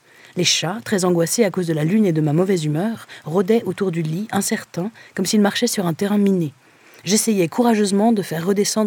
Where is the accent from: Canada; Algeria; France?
Canada; Jonquière, Quebec; je viens de Jonquière et que, pour les gens du royaume du Saguenay, tout le reste du Québec est la banlieue.